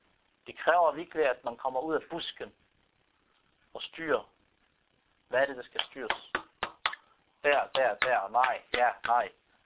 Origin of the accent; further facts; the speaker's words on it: Beirut, Beirut Governorate, Lebanon; now in Denmark; Kommer fra Beirut, hvor der var gang i den, mennesker, og du går ud.